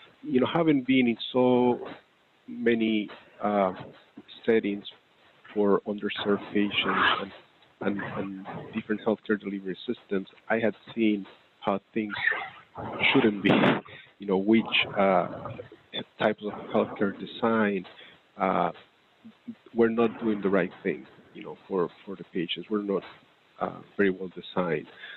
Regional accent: Panama; moved away as an adult; now in United States; I'm originally from Panama in Central America. I grew up there and I did my medical training at the University of Panama.

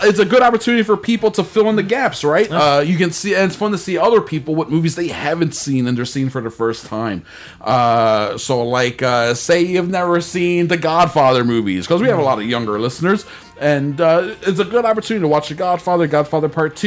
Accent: New York, United States; I grew up in New York.

